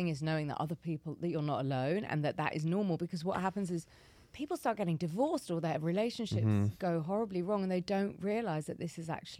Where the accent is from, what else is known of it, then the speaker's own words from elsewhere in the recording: United Kingdom; I would agree, especially as a Brit.